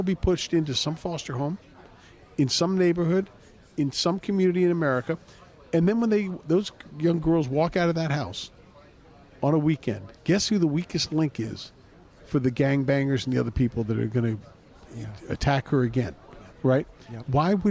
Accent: United States; As an American, why should you be exposed to that?

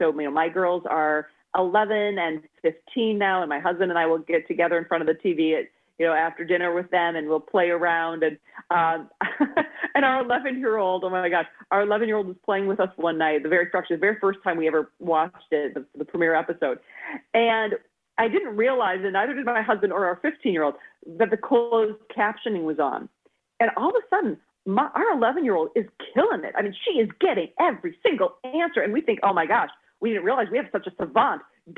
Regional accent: Hopkins, Minnesota, United States; I'm a Minnesotan through and through. Hopkins High, Royals go.

